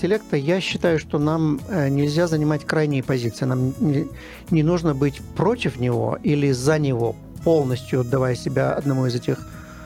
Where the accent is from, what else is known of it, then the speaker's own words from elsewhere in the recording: United Kingdom; Russian is a second language; в той стране, откуда я приехал, из Объединенного Королевства